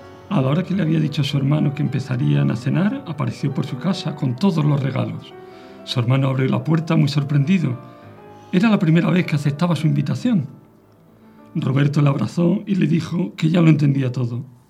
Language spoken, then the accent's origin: Spanish; La Rioja, Spain; yo nací en La Rioja y allí se podía salir al campo a buscar musgo